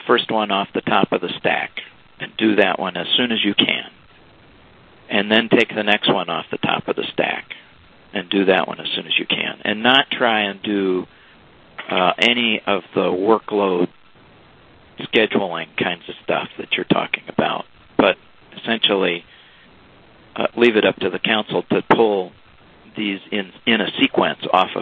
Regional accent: Ireland; I mean, I'm an Irish guy, so I'll keep talking if you don't

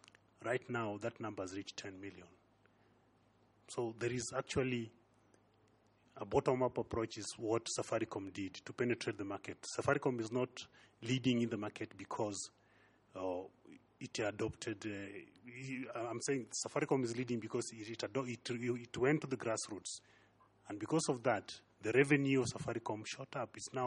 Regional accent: Nairobi, Kenya; I'm from Nairobi, Kenya here.

